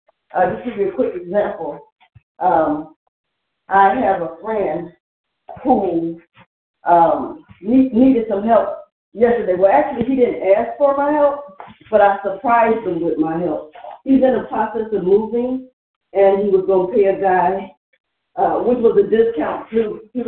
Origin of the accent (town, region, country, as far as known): Cleveland, Ohio, United States